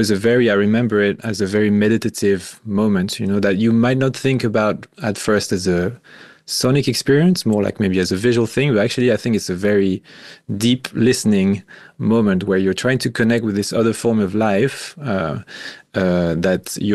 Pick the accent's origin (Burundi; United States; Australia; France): France; English is a second language; the culture that relates to sound and to being an artist was really different from where I grew up in France